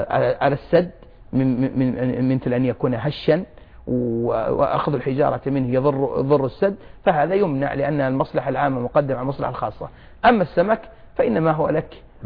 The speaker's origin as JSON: {"language": "Arabic", "country": "Saudi Arabia", "said": "كما يوجد عندنا في السعودية"}